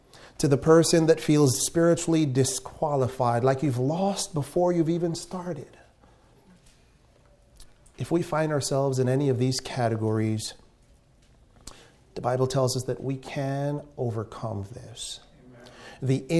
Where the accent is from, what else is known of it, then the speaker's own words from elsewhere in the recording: Guyana; Growing up in Guyana, I remember the local men always had issues with things like this.